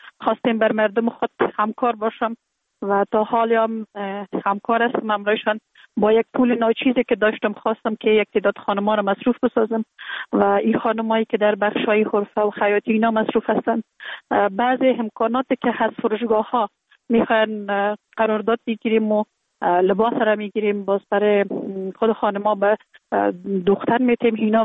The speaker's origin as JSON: {"language": "Persian", "region": "Kabul", "country": "Afghanistan", "tie": "born or raised there"}